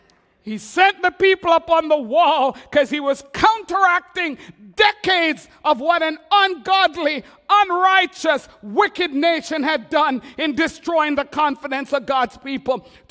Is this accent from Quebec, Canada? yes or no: yes; Quebec, Canada; Remember, I'm from Quebec.